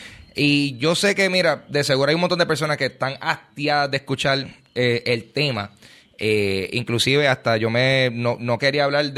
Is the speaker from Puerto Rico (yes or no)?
yes; Puerto Rico; es mi deber como comunicador, como comediante y pues como simplemente un puertorriqueño